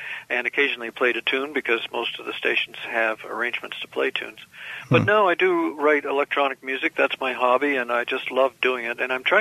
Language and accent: English; Canada; as a Canadian, you're always hearing about the States more than Canada.